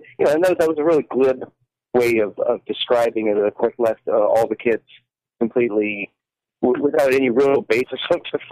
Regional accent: Canada; now in United States; Well, I'm originally from Canada, so I would have had to stay there an extra 2 years because they had the grade 13 at that point

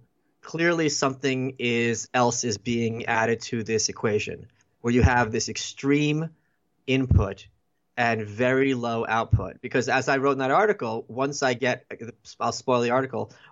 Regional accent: England, United Kingdom; Sorry, I'm English.

